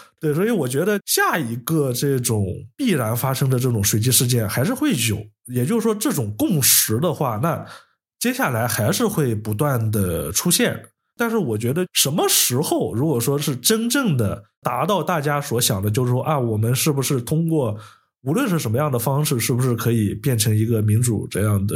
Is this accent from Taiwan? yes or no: no; China; 那你生活在中国，或者说我们都是中国人，我们知道中国人是什么样子的